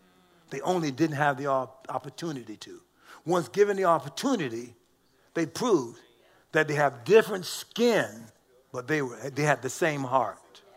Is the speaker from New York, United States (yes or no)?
no; Richmond, Virginia, United States; I was from Richmond, Virginia.